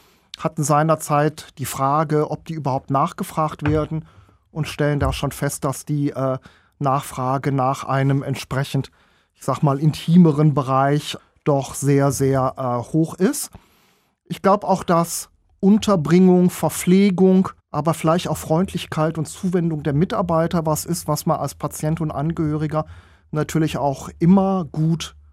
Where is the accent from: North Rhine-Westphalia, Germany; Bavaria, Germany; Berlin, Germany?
North Rhine-Westphalia, Germany; Solingen; born there; also born or lived in Düsseldorf; now in Krefeld, Germany; bin gebürtiger Solinger, habe dann in Düsseldorf studiert und jetzt hat es mich nach Krefeld verschlagen.